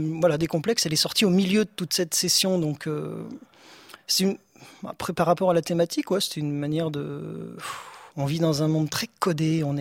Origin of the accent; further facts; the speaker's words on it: Loudun, Nouvelle-Aquitaine, France; now in Paris, France; Je suis parisien d'adoption là depuis quelques années quand même. Oui. Mais avant ça, j'arrive de la campagne, d'un petit coin qui s'appelait Loudun, petite ville qui est la ville d'Urbain Grandier, Théophraste Renaudot